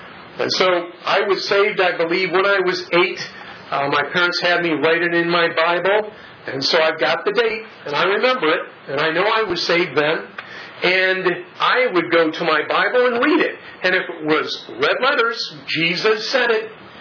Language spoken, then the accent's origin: English; California, United States; And so I'm from California, and it's a dry heat, okay?